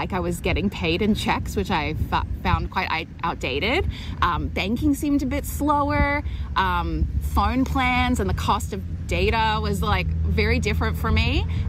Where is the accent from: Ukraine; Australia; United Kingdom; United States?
Australia; Sydney, New South Wales; now in Vancouver, Canada; I'm originally from Sydney, Australia, and I have been living in Vancouver now for just over 9 years.